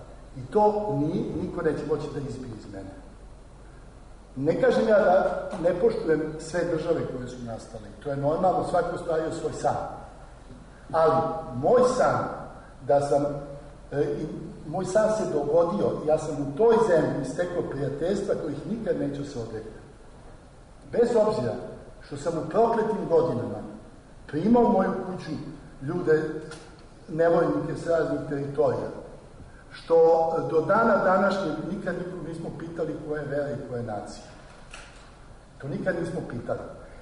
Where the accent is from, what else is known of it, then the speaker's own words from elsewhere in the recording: Belgrade, Serbia; Ja sam rođen u Beogradu, ja sve što sam naučio, ja sam naučio u Beogradu. Ja sam prvi put video i nebo i travu u Beogradu, i vodu.